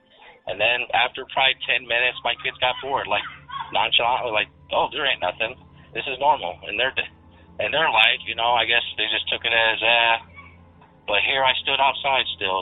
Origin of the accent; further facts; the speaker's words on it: Illinois, United States; I'm from Central Illinois.